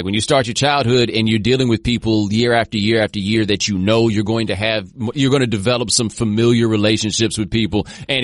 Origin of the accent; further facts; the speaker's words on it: Texas, United States; moved away as an adult; I went to school growing up in Waller County, Texas, which has been in the news at various points.